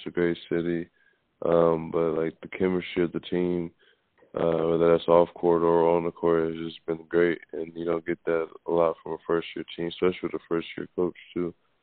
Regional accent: Atlanta, Georgia, United States; whether it's the NBA city that I'm in or, you know, my hometown, Atlanta.

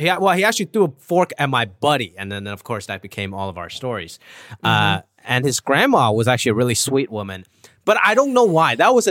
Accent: Hong Kong; now in United States; I was an immigrant. You know, I came from Hong Kong

